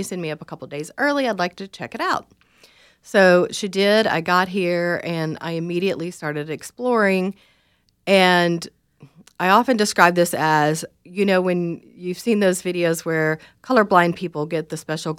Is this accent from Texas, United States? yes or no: yes; Texas, United States; And I'm from East Texas, which is a green part of Texas, but it's not.